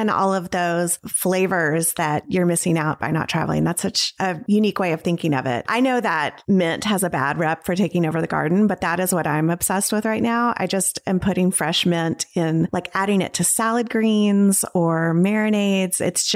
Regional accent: the South, United States; Also, you know, I'm from the South. I love a classic mint iced tea.

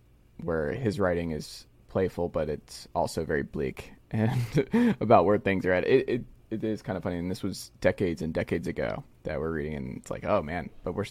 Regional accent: Stone Mountain, Georgia, United States; So if people forget that we're both from Stone Mountain, Georgia, they will not forget based on our wardrobe and merchandise choices.

